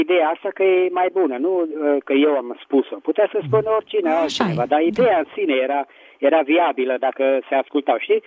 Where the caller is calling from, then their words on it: Petroșani, Hunedoara County, Romania; din Petroșani